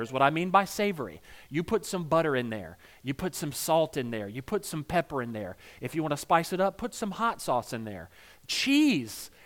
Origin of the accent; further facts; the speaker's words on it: the South, United States; I'm from the South, we'll fry anything.